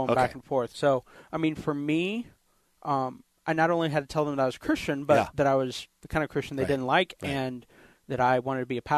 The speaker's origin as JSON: {"language": "English", "town": "Kansas City", "region": "Missouri", "country": "United States", "also_born_or_lived": "Columbia", "said": "No, I'm from Kansas City, Missouri, and Columbia, Missouri, and my parents are both professors."}